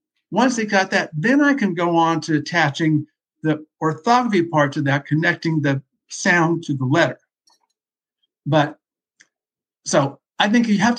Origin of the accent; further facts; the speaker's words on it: West Coast, United States; I grew up on the West Coast, and I don't know if this was a dialect issue or just